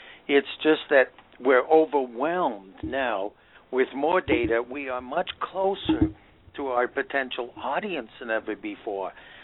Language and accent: English; Canada; I'm a Canadian, so I say